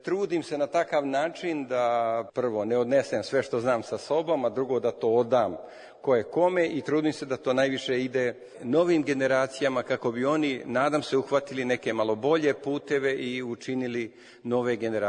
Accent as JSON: {"language": "Serbian", "town": "Sjenica", "region": "Zlatibor District", "country": "Serbia", "tie": "born or raised there", "moved": "yes", "said": "Ja sam inače rodom iz Sjenice, ali odavno otišao od Ozgo."}